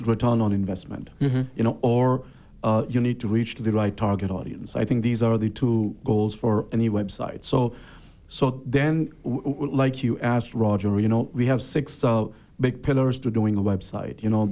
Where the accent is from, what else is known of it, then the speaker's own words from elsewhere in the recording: India; born there; since I've been coming to this country for the last 20 years, and I was born in India